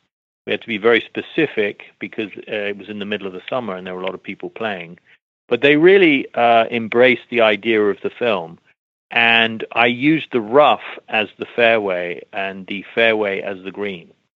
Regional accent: Scotland, United Kingdom; I grew up in Scotland, so I do know about a bit of weather.

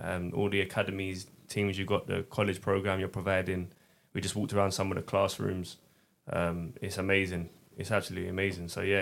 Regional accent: Lewisham, London, United Kingdom; We're from Lewisham, Bromley. It's all the same kind of thing, really.

